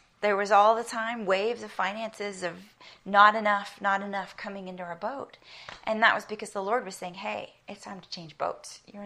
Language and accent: English; United States; accent: American; I have an American accent, and I know I always sound like a bit of a hick when we visit South Africa to myself.